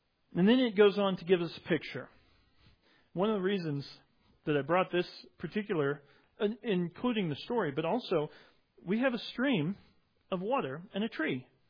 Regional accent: Midwest, United States; And for me personally, I grew up in the Midwest, and I got to go canoeing on the Merrimack River quite a bit.

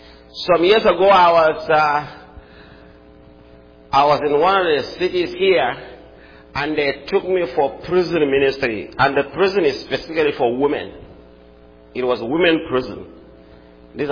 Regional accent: Nigeria; And then with my international passport, they know that I'm from Nigeria.

